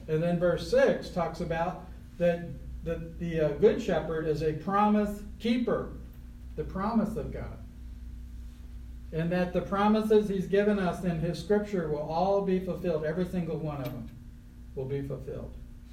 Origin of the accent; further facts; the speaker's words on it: Washington, District of Columbia, United States; And I was raised in Washington, D.C. I never lived on a farm, never was around farm animals.